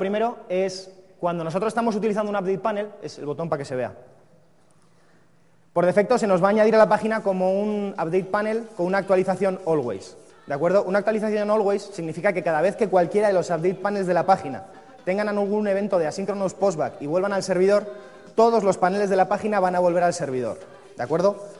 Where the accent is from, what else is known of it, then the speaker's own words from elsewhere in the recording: Bilbao, Basque Country, Spain; También comenté que yo soy de Bilbao, entonces a mí me gusta picar el código.